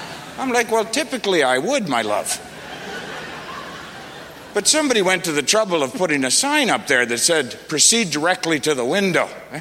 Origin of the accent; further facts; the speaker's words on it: Canada; I'm a Canadian. I want my Tim Hortons.